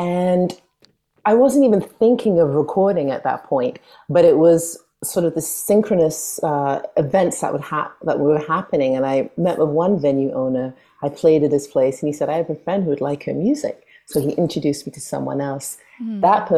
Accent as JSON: {"language": "English", "region": "New York", "country": "United States", "tie": "born or raised there", "also_born_or_lived": "London, United Kingdom", "said": "I was born in London and I moved to New York as a kid in 87. And since then, I never really felt like I knew where home was. And I, even though I lived in New York and other states"}